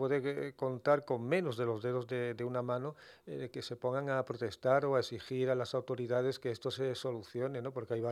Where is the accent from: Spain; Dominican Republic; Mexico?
Spain; Melilla; lo poco reivindicativos, lo poco solidarios que somos los melillenses.